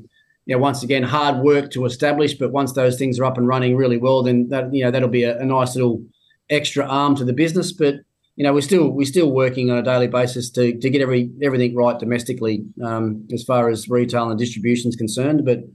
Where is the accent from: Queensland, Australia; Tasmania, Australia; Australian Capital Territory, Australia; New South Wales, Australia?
Tasmania, Australia; And even in my home state, I go down to Tassie and do a wine show in Launceston and a wine show in Hobart